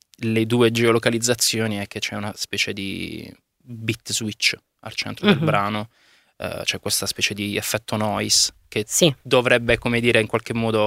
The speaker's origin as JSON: {"language": "Italian", "town": "Capurso", "region": "Apulia", "country": "Italy", "tie": "born or raised there", "also_born_or_lived": "London", "said": "appena tornato a Capurso, il mio paese d'origine"}